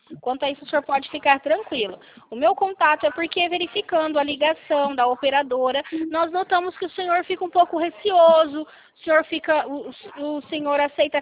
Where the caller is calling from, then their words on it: Belo Horizonte, Minas Gerais, Brazil; Sim, eu estou aqui em Minas Gerais.